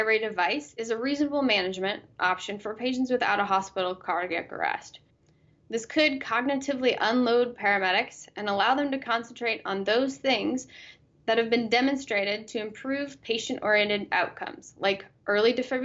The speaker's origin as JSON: {"language": "English", "region": "Washington", "country": "United States", "said": "sorry, but Washingtonians, we speak perfectly and we do not have an accent."}